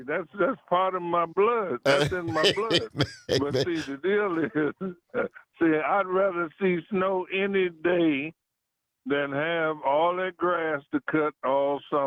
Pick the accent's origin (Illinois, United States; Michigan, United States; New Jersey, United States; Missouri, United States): Michigan, United States; Detroit; You just said I'm from Detroit. I grew up in snow and ice.